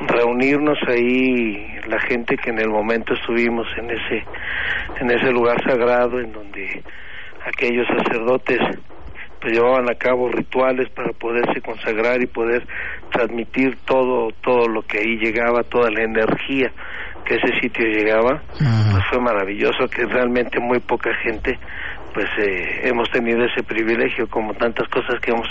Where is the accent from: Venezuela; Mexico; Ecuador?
Mexico; Bueno, pues ya soy mexicano de tradición mexica, así que pues hay que comer picantito.